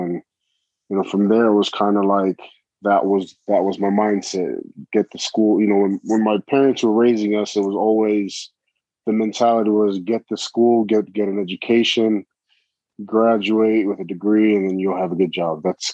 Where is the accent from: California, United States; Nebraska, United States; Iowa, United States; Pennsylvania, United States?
California, United States; San Mateo; I grew up in the Bay Area, San Mateo, California. The oldest of five kids, first generation Tongan.